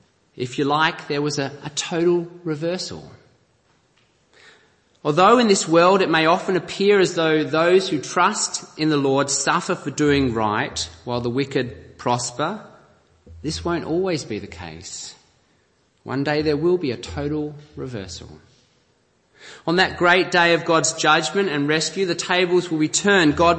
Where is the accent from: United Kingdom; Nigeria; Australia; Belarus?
Australia; I'm from Australia, by the way.